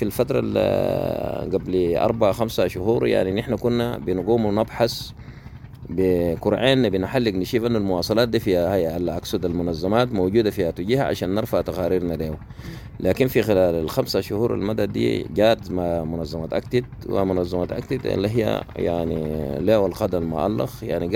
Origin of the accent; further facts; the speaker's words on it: Sudan; now in Chad; نحن كلاجئين من السودان في معسكر أدربيكات في معسكر الانتظار